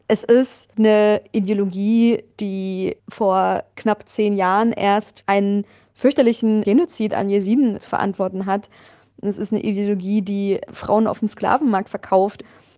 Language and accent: German; Berlin, Germany; Ich komme ja aus Berlin